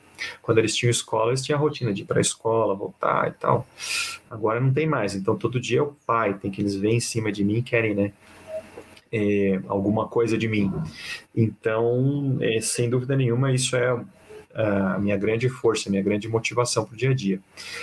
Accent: Curitiba, Paraná, Brazil; Eu nasci e me criei aqui em Santa Felicidade. Eu sou um italianinho, né? Um ferro de Santa Felicidade.

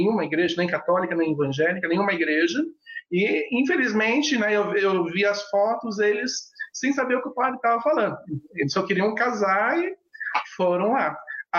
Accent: Brazil; first language Libras; Portuguese is a second language; E a minha primeira língua foi Libras, né? E eu aprendi português a falar aos 4 anos. Então, por isso, eu domino mais a Libras do que o português.

